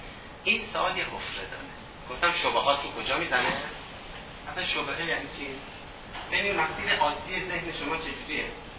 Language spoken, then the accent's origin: Persian; Iran; چون من هم ایرانی هستم همزمان مسلمان هم زاده شدم.